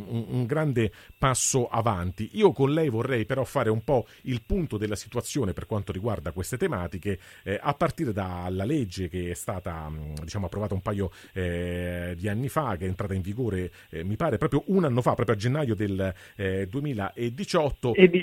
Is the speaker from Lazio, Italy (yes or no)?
yes; Rome, Lazio, Italy; io per esempio sono di Roma, faccio il mio DAT per bene qui a Roma